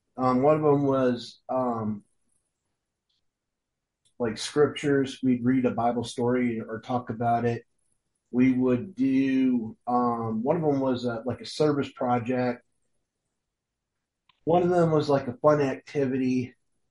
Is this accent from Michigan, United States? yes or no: yes; Michigan, United States; I'm from Michigan, so at that time, Michigan had five campgrounds